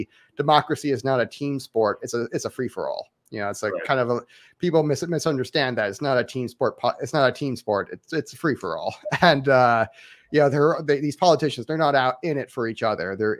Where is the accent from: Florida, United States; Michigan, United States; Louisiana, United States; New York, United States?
Florida, United States; now in Texas, United States; I was born and raised in Florida. And so I'm a recent Texas transplant, but Florida man who now lives in Texas.